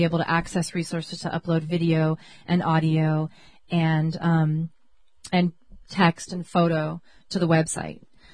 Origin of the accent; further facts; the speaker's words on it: Santa Cruz, California, United States; I went to Santa Cruz Indie Media because I wanted to know what was going on in my hometown.